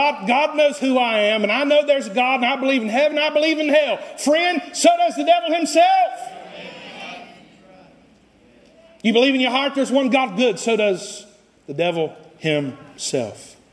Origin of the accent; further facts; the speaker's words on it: Costa Rica; Now, I grew up in Costa Rica for 12 years, and those were my formative years, so I lost some of the hillbilly identity